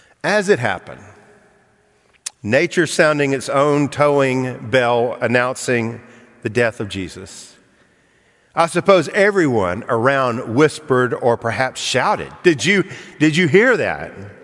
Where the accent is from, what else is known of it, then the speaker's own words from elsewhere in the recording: Birmingham, Alabama, United States; Birmingham, Alabama, my hometown during my high school years.